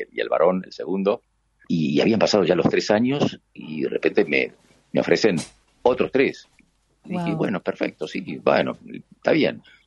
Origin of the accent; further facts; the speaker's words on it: Argentina; also born or lived in Spain; descubrieron que yo era argentino cuando llegué ahí, dije, en realidad yo vengo de España, donde ustedes me contrataron, pero soy argentino.